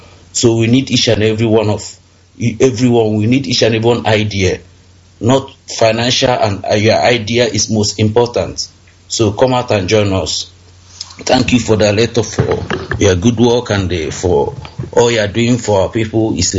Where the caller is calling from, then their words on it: Vienna, Austria; I'm calling from Vienna, Austria.